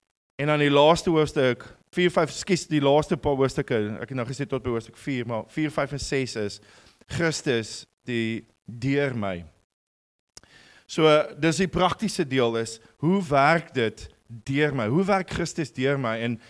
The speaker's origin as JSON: {"language": "Afrikaans", "town": "Cape Town", "region": "Western Cape", "country": "South Africa", "tie": "born or raised there", "said": "Ons kom uit Mosselbaai uit, maar ek is gebore en getoe in die Kaap. 39 jaar lank in die Kaap gebly. Ek is nou 18 jaar in Jos Jane."}